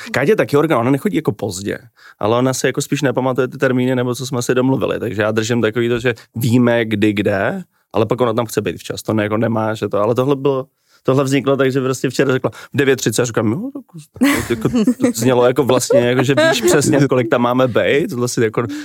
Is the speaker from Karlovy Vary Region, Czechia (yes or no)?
yes; Karlovy Vary, Karlovy Vary Region, Czechia; jsme z Karlových Varů oba, nebo jsem kousek z vesnice od.